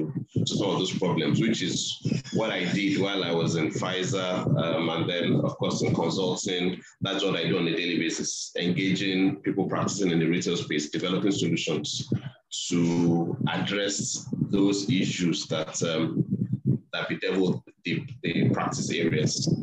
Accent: Idimu, Lagos, Nigeria; also born or lived in Ketu; I was born in Kitsu, 41 at the Sakintoye Street, Kitsu. I lived there till I lived there for about 8-9 years. Then we moved to Idimu. We lived in Idimu for another 10 years, and then moved to Magodo

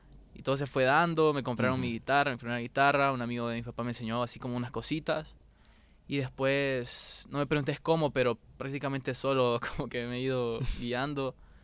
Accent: Honduras; soy un cantautor hondureño

